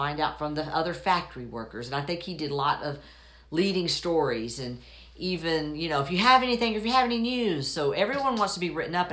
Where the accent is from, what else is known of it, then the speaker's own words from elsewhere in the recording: Atlanta, Georgia, United States; because I grew up in Atlanta, and I never heard anything negative about the Jewish community.